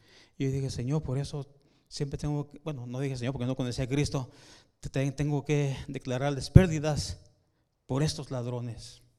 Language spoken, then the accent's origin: Spanish; Guadalajara, Jalisco, Mexico; born there; also born or lived in Mexicali; yo nací en México, en Guadalajara. En mi juventud, cuando tenía 18 años, yo estudié contabilidad en Mexicali